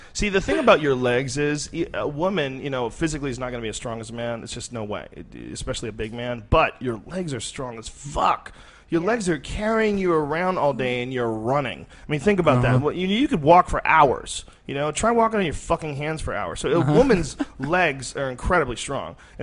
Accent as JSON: {"language": "English", "town": "Boston", "region": "Massachusetts", "country": "United States", "tie": "born or raised there", "also_born_or_lived": "New Jersey", "said": "I was born in New Jersey, and I grew up mostly in Boston."}